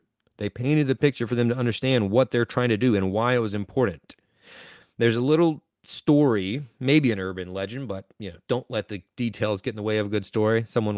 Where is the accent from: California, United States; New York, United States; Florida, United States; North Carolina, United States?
North Carolina, United States; This is something very near and dear to my heart because I am from Eastern North Carolina, but also I have family that was part of this service.